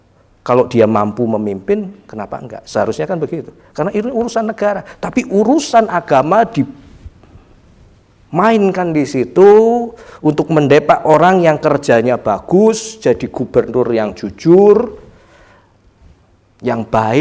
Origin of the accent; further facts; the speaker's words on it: Surabaya, East Java, Indonesia; Saya orang Surabaya yang terbiasa spontan.